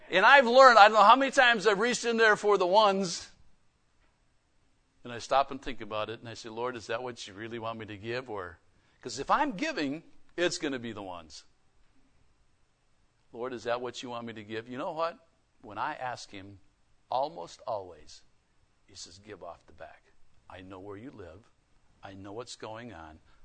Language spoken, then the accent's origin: English; Wisconsin, United States; moved away; also born or lived in Texas; I didn't know what real barbecue was growing up in Wisconsin. And then we moved to Texas. And I found out what real barbecue tastes like.